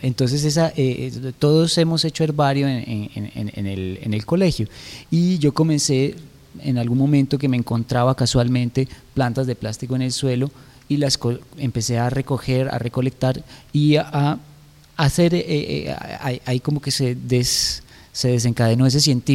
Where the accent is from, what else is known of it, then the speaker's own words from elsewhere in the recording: Colombia; yo soy un colombiano que está investigando el terreno europeo